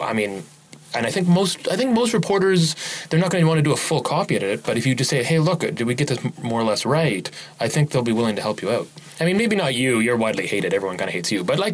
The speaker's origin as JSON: {"language": "English", "region": "Nova Scotia", "country": "Canada", "said": "I'm also from Nova Scotia"}